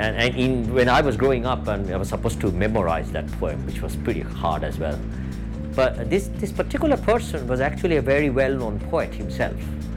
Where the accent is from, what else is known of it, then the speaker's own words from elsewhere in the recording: India; I grew up in India, and the sort of the high school structure over there is it's a lot more structured than what it is in North America.